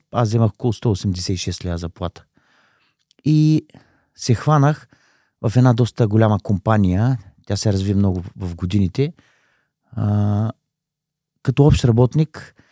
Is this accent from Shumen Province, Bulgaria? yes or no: yes; Veliki Preslav, Shumen Province, Bulgaria; съм от Велики Преслав. Баща съм на две дъщери, учител по професия, но предприемач по душа.